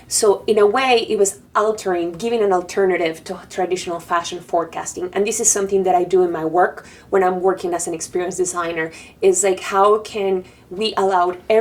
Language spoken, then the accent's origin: English; Panama; So I'm from Panama, and it's important for me with this love that I have for design, for fashion